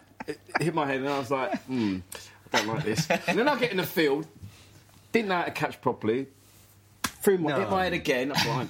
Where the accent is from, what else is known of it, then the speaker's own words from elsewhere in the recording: Hackney, London, United Kingdom; And you know, I was brought up in Hackney. So we didn't have any cricket pitches.